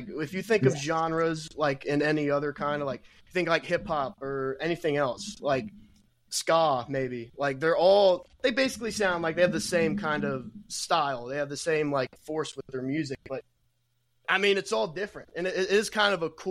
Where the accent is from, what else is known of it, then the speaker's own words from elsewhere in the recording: Kentucky, United States; I'm from Kentucky, so bluegrass, yeah, that would be epic.